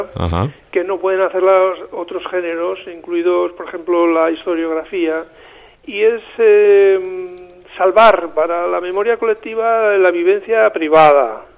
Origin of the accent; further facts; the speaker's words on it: San Sebastián, Basque Country, Spain; moved away as an adult; yo nací en San Sebastián, donde viví los 25 primeros años de mi vida